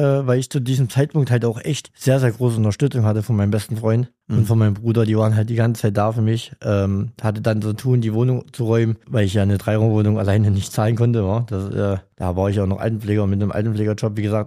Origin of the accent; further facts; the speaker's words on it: Jena, Thuringia, Germany; born there; Ich bin in Jena geboren, dann ist 2005 meine Mutti gestorben, da war ich 9.